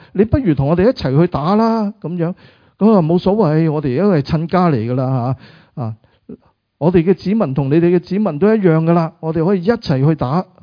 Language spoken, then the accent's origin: Cantonese; Guangdong, China; 我们广东人